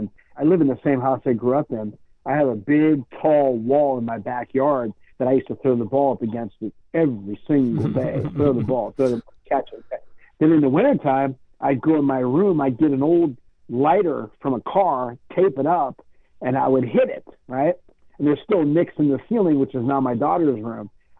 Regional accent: Sewickley, Pennsylvania, United States; born there; Well, my family was all born in Italy. I'm a first generation born here in America in Swickley, Pennsylvania, 13 miles outside of Pittsburgh.

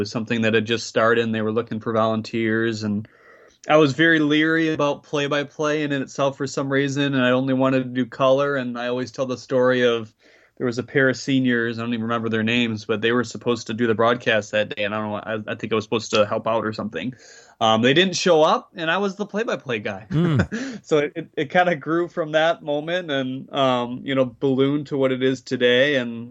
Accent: St. Clair Shores, Michigan, United States; I grew up just outside of Detroit, about 15 minutes away in St. Clair Shores, which is kind of right off of Lake St. Clair as well.

